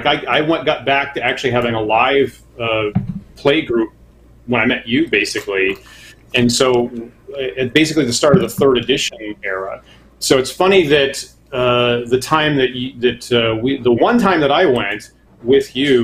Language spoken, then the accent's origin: English; Maine, United States; now in New York City, United States; I'm currently in Brooklyn, New York. But I didn't grow up here. I grew up in Maine, you know, rural area in Maine.